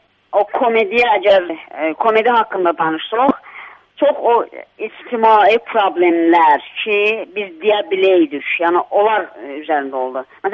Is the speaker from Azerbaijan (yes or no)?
no; Ardabil, Ardabil Province, Iran; moved away as an adult; now in Canada; Mən qısaca öz haqqımda belə bilgi verim ki, əslən Ərdəbilliyəm, buyurduğunuz kimi. … Əlbəttə, indi Kanadada … yəni dəyişdirmişəm.